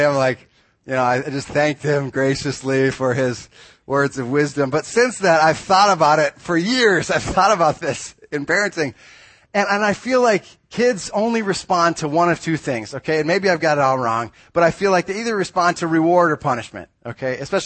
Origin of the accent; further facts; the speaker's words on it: Morton, Illinois, United States; I'm from Morton, Illinois, which calls itself the pumpkin capital of the world.